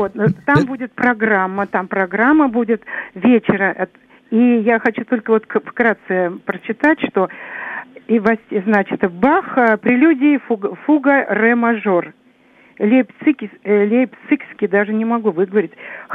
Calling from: Moscow, Russia; Я дозвонилась из Москвы.

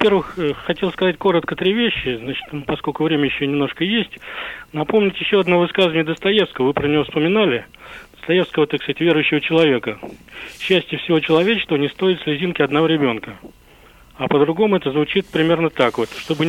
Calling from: Moscow, Russia; из Москвы.

